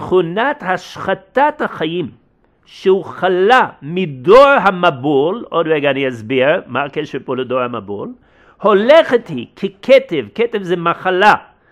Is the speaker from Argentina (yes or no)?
no; United States; כשהייתי ילד, גדלתי באמריקה